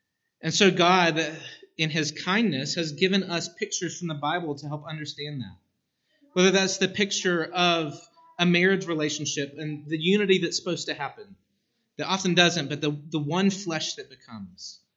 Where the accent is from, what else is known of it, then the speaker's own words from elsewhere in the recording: Texas, United States; Growing up in East Texas, I remember every night laying in my bed, looking up at the corner of my room just above the door and watching this crack begin to grow.